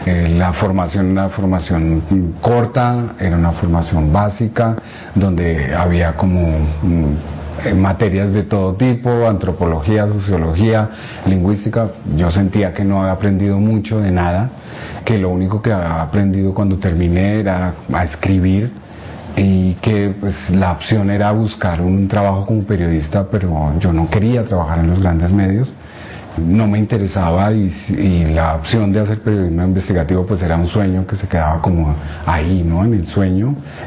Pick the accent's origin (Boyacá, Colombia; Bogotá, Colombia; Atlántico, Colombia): Bogotá, Colombia; Vivimos en el barrio Galán de Bogotá desde 1960, ellos se asentaron en el barrio Galán. Yo ya nací en el Galán